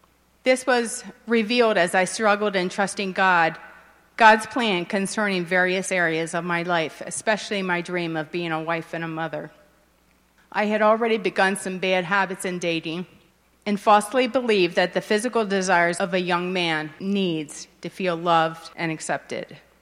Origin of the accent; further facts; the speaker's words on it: Westminster, Maryland, United States; I grew up in Westminster, Maryland, the youngest of five children, and I loved our large family.